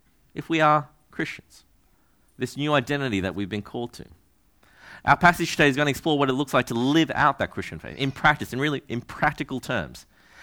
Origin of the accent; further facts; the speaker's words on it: Australia; I'm Australian born, right? So I was born and raised here. I'm used to this language. I'm used to speaking like this.